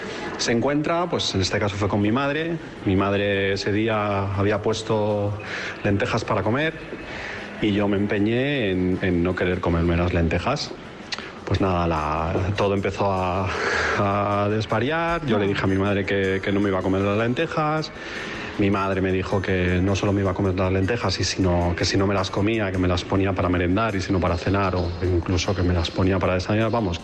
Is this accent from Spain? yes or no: yes; Madrid, Community of Madrid, Spain; de Madrid